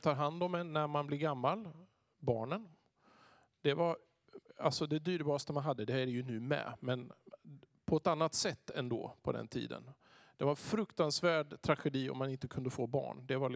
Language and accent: Swedish; Örebro, Örebro County, Sweden; born there; Jag är född i Örebro.